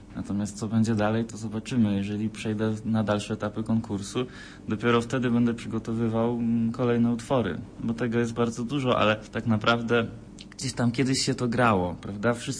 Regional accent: Wrocław, Lower Silesian Voivodeship, Poland; We Wrocławiu, skąd pochodzę, jest sala w Uniwersytecie Wrocławskim.

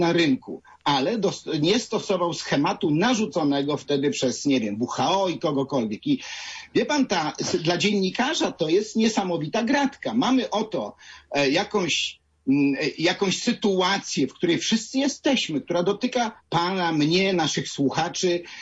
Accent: Poznań, Greater Poland Voivodeship, Poland; ja również jestem poznaniakiem. Czuję się bardzo mocno związany z Wielkopolską.

